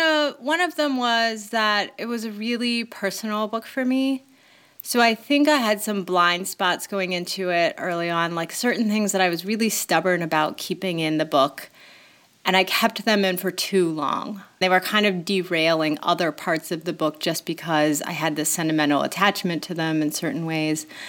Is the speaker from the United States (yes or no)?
yes; Delaware, United States; born there; now in Chicago, United States; I live in the western suburbs of Chicago now, although I was born in Delaware and moved around a lot as a kid. So there's a bunch of different places that I guess I think of simultaneously as home.